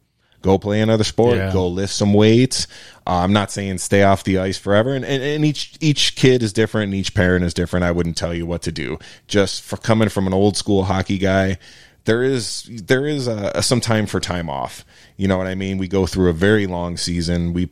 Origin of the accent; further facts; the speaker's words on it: Buffalo, New York, United States; When I grew up playing hockey in Buffalo, you know, my whole youth career